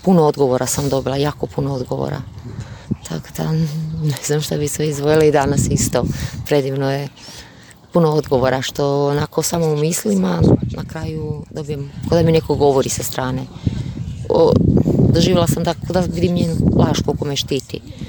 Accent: Slavonia, Croatia; dolazim isto iz Slavonije.

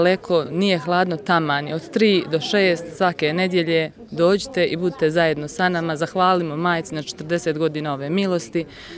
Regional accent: Čitluk, Federation of Bosnia and Herzegovina, Bosnia & Herzegovina; dolazim iz Čitluka, majka sam petero djece

